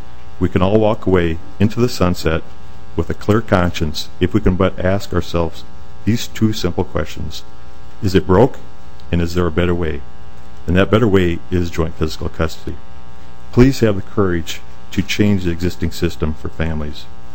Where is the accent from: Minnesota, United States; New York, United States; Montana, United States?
Minnesota, United States; Anoka; I'm from Anoka.